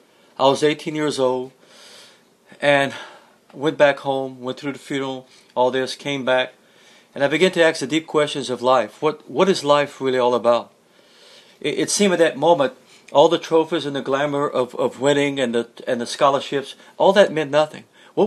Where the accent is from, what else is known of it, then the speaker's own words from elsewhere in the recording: Louisiana, United States; first language French; English is a second language; But I grew up in South Louisiana, and I grew up in a French-speaking home. In fact, in the home that I grew up in South Louisiana, the majority of people spoke French.